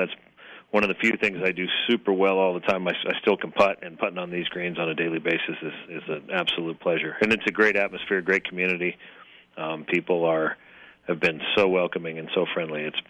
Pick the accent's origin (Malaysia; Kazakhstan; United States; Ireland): United States; Boulder, Colorado; So I am a Colorado native. I was born and raised in Boulder, but with rural roots.